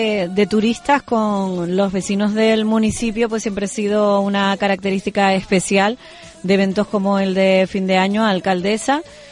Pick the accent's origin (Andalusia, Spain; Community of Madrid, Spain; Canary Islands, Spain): Canary Islands, Spain; Los Cristianos; concretamente además en mi pueblo, en Los Cristianos, ese pueblo de pescadores y turístico también